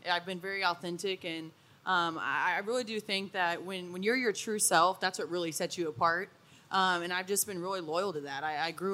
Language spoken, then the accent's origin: English; Midwest, United States; I'm from the Midwest, and so it's been really nice to kind of get back here.